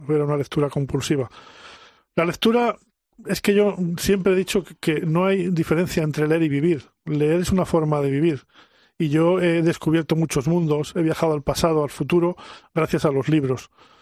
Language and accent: Spanish; Miranda de Ebro, Castile and León, Spain; yo tengo 64 años, he visto cuando era niño en Miranda de Ebro las mercancías las distribuían carros tirados por caballos.